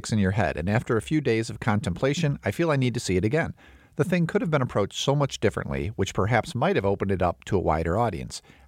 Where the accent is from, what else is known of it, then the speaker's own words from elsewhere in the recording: Ventnor, New Jersey, United States; now in Binghamton, United States; I was driving back and forth from Binghamton, New York, home to my hometown in Ventnor, New Jersey, to help out my aging father.